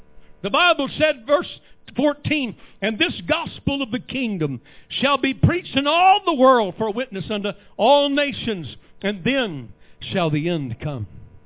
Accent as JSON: {"language": "English", "region": "the West", "country": "United States", "tie": "born or raised there", "said": "Have you ever been out in the old West? I grew up in the West."}